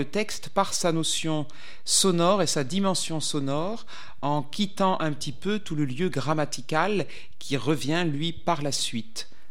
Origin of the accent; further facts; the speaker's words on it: France; Je suis française, mon père est normand et ma mère est de la Loire.